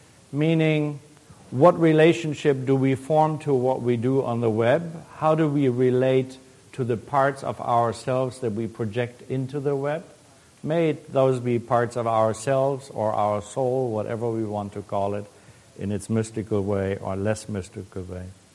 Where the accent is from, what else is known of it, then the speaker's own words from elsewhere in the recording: Germany; as a young boy, I was born in Germany. I sat in a German town and had to run to the air raid shelter for 2 years in a row.